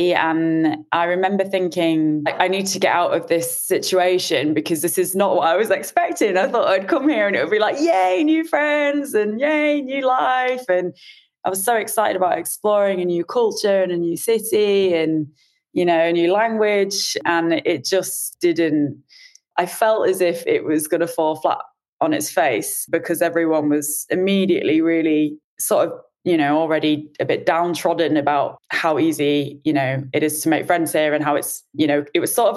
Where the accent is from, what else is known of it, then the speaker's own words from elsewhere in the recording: Yorkshire and the Humber, United Kingdom; now in Sweden; I'm from Yorkshire, England, obviously.